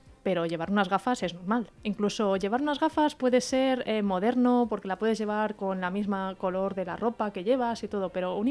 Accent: Barcelona, Catalonia, Spain; now in Valencia, Spain; aunque sea de Barcelona, llevo muchos años ya aquí viviendo en Valencia.

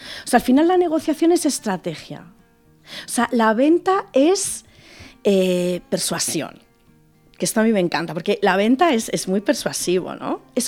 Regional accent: Madrid, Community of Madrid, Spain; Yo cuando volvía a Madrid, yo decía, oh, qué bordes somos aquí, ¿no?

